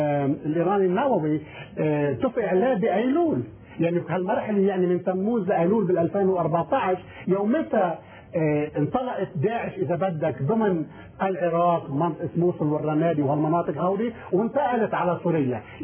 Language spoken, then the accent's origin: Arabic; Lebanon; now in United States; اما نحن كلبنانيين في الولايات المتحدة، اما من جذور لبنانية